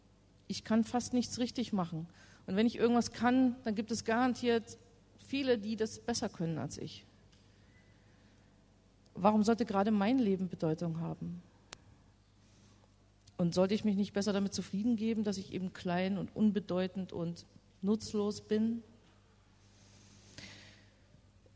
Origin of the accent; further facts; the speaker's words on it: East Germany, Germany; Mein Heimatland, die DDR, die gibt es nicht mehr, samt allem, was das Leben dort ausgemacht hat.